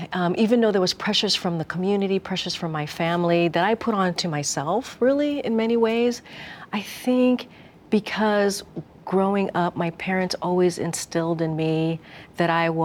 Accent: New York, United States; That immigrant upbringing, growing up in New York, it shaped everything and anything that I'm about, right?

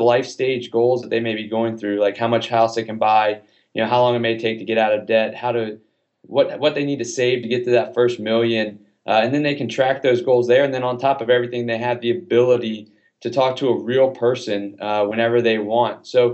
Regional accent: Atlanta, Georgia, United States; So I grew up in Atlanta.

